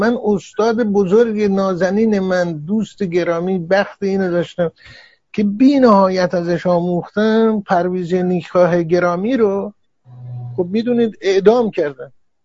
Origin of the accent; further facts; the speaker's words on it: Masjed Soleyman, Khuzestan, Iran; من در شهری بزرگ شدم که اولا یه شهر سیاسی بود، مسجد سلیمان، و شهر مذاهب مختلف بود. ما کلیسا داشتیم، ما هموطنان بهایی ما بودن